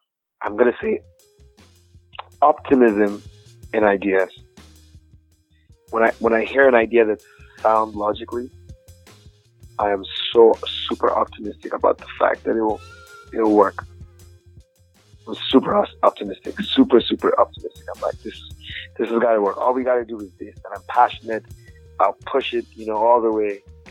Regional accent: Jos, Plateau, Nigeria; And growing up in Joss, you know, we used to, you know, we're taught invest in your launch or your product, spend money on the launch and all these things.

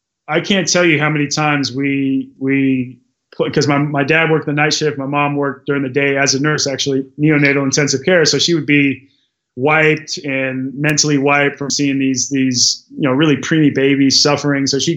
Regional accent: Portland, Oregon, United States; Cause I come from the Pacific Northwest and so does Kate.

